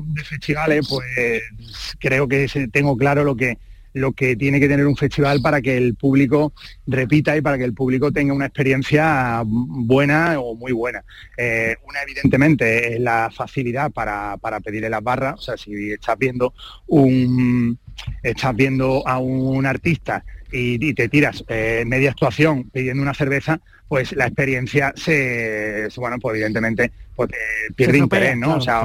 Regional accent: Málaga, Andalusia, Spain; nosotros al final, como malagueños

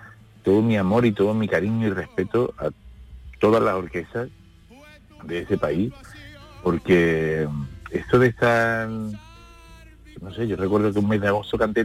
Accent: Carboneras, Andalusia, Spain; yo siempre digo que me considero de Carboneras, de Almería, porque es donde me he criado, pero no puedo olvidar que nací en el Virgen del Rocío hace ya, no sé, cara, 20, 25 años, por lo menos.

